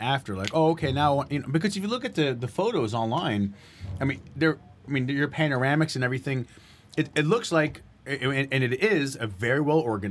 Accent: New Jersey, United States; Growing up in Bergen County, I mean, it just, exactly.

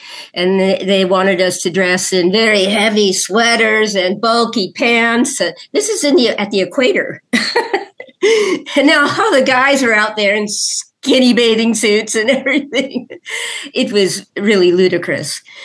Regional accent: Washington, District of Columbia, United States; There was a time since I grew up around Washington, D.C., my parents had gotten us a subscription to talks at the National Geographic.

